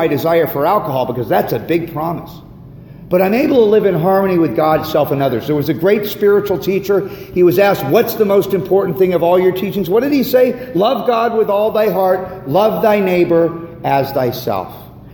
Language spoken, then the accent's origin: English; Malibu, California, United States; I grew up in Malibu. What I want is a yacht and a Learjet.